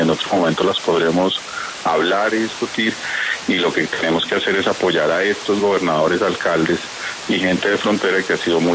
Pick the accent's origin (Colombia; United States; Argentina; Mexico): Colombia; todos como colombianos